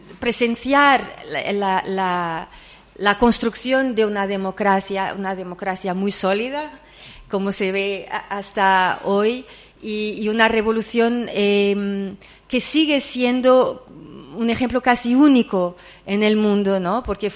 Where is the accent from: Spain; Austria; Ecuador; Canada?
Austria; first language German; Spanish is a second language; yo crecí hablando alemán en Austria